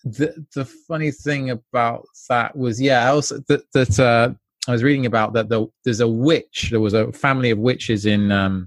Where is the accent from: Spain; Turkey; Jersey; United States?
Jersey; where I was brought up in Jersey, there are scores and scores and scores of these sacred sites